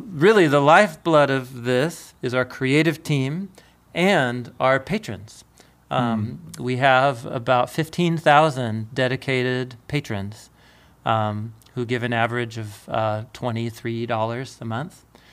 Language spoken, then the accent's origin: English; Portland, United States; maybe it's growing up in Portland or in skateboard culture.